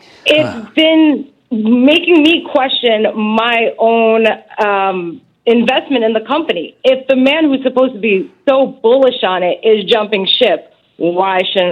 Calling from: New Jersey, United States; Big warm booyah from the Garden State.

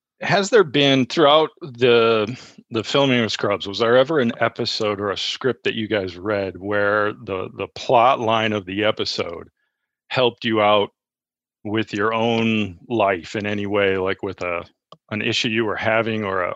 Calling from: Minneapolis, Minnesota, United States; Minneapolis

